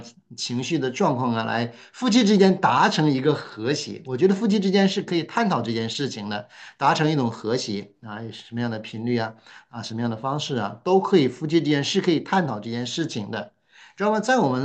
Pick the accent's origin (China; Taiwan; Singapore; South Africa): China; 就好像我们中国人特别喜欢吃饭一样